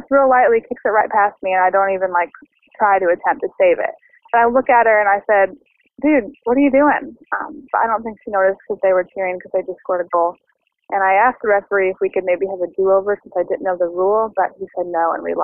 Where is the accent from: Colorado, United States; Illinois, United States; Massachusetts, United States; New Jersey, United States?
Illinois, United States; now in New York City, United States; I'm calling from New York City with the story of my collegiate soccer debut. So I never really had played soccer before. I was from a tiny town in Illinois where no one really played soccer.